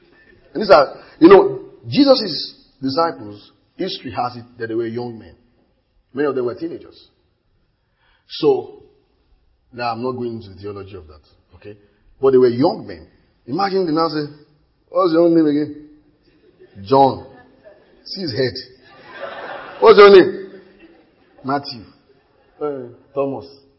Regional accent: Ibadan, Oyo, Nigeria; now in Lagos, Nigeria; So, you know, I grew up in Ibadan.

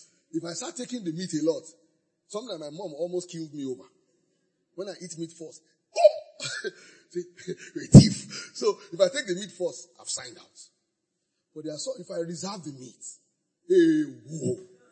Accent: Ibadan, Oyo, Nigeria; I grew up in Ibadan, so I know Amala is Ibadan's identity.

